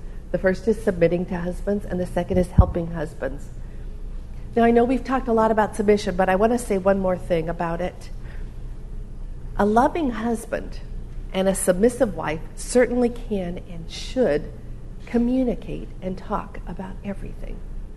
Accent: Oregon, United States; also born or lived in California / Minnesota; I grew up in Oregon, and we had lived in several different places. We lived in California and Minnesota, and then we moved back to Oregon, and I was so happy.

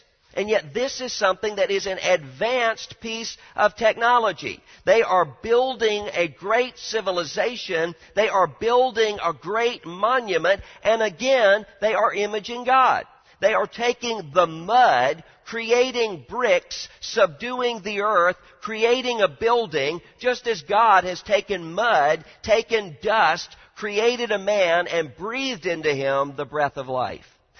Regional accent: Mississippi, United States; I took a couple of my interns down to my home state of Mississippi.

